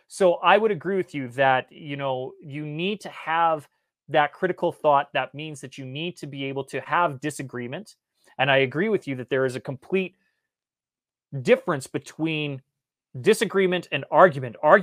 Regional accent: Canada; I grew up in Canada, so I'm an ice hockey player

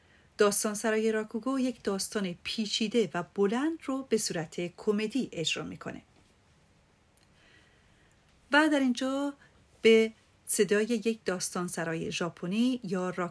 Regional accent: Iran; از من پرسید کجایی هستی و گفتم ایرانی

